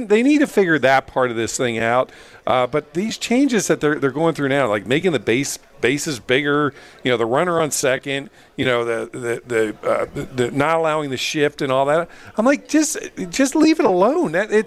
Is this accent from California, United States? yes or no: no; Philadelphia, Pennsylvania, United States; I'm a Phillies fan. I grew up in Philadelphia.